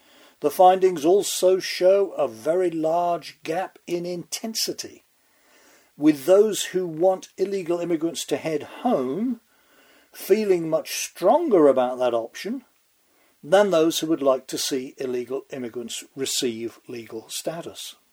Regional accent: England, United Kingdom; when I was growing up in England was one part of the grandly named Federation

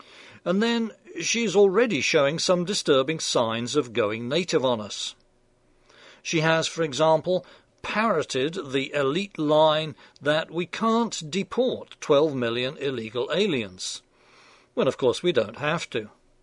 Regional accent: United Kingdom; For one thing, I'm British, and we have a genetic predisposition to females in power.

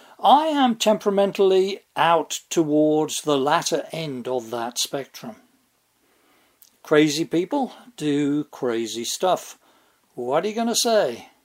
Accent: England, United Kingdom; the member elected by my hometown in England, as it happens, was shot dead in the lobby of the House of Commons.

